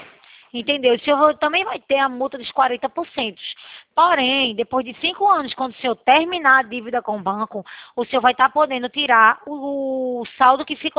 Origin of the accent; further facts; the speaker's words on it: Recife, Pernambuco, Brazil; Eu moro aqui no Recife. Eu sou do Recife.